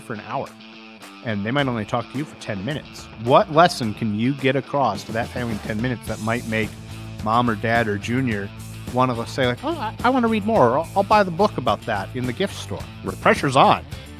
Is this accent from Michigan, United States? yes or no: yes; Port Huron, Michigan, United States; I grew up right here in Port Huron, not too far from where we sit right now. So this is my hometown. This is where all of my folks still live.